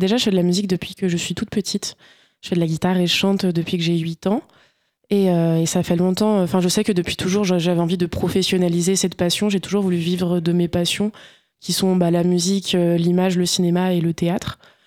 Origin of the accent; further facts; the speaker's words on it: Hauts-de-France, France; now in Amiens, France; Je viens de l'Oise, des campagnes, de la Cambrousse de base. Et je suis amiénoise depuis 5 ans maintenant, bientôt 6.